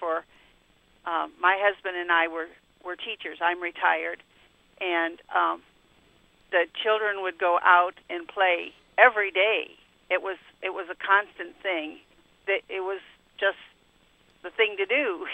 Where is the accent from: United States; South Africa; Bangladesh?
United States; Indiana; I grew up in Lake County, on the other hand, and so I was very aware of, you know, the the lake effect snow when I was growing up.